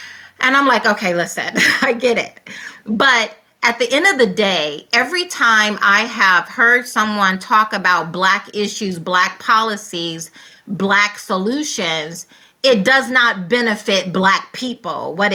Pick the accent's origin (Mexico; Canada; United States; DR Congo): United States; Deep South; And the same way as being a Black person, yes, clearly, and then growing up in the Deep South, there's a reason why I put the emphasis on the Deep South.